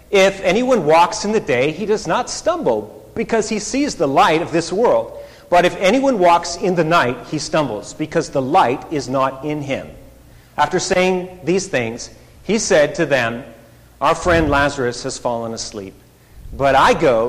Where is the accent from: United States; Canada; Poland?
Canada; English is a second language; When I was a kid, growing up in Canada, learning the English language